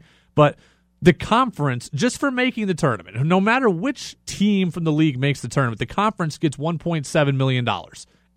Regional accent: Albany, New York, United States; yes, I'm from Albany. My brother went there. I've worked at Albany.

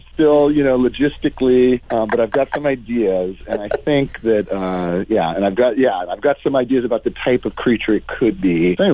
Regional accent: California, United States; Growing up in the Bay Area, though, I definitely, Tahoe was always a place to go.

